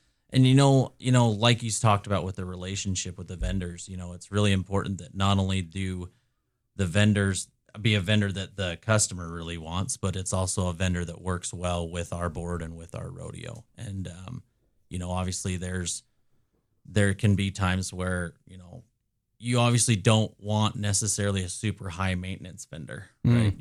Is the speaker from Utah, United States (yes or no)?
yes; Logan, Utah, United States; also born or lived in Preston, Idaho; You know, I'm not. I grew up in Logan, Utah for the most part of my life, in Preston, Idaho. That's where I kind of hail from.